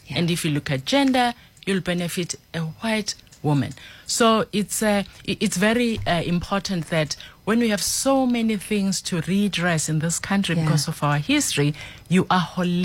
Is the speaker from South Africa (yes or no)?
yes; Westville, KwaZulu-Natal, South Africa; I grew up in Westville, and during those days used to have European and non-European, belong to the non-European space, and it didn't come with a lot of privilege, if any.